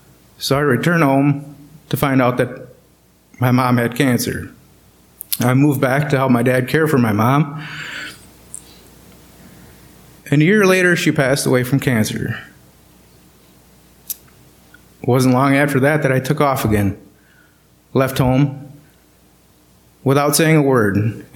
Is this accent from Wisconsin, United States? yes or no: yes; Prairie du Chien, Wisconsin, United States; I was born and raised in Prairie du Chien.